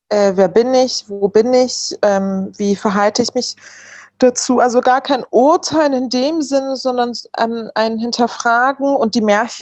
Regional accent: Berlin, Germany; born there; Also ich bin ja im Wedding sogar geboren

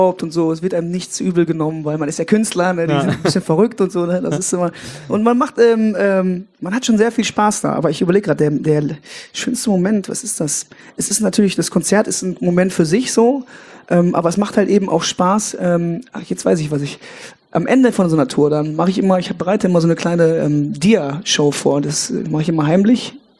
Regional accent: North Rhine-Westphalia, Germany; Der linke Niederrhein, meine Heimat

